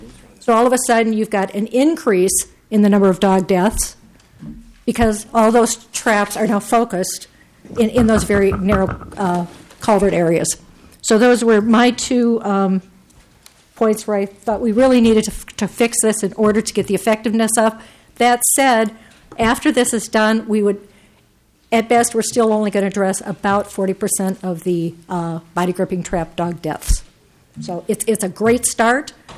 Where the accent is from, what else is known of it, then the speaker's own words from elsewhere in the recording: Cologne, Minnesota, United States; from Cologne, Minnesota.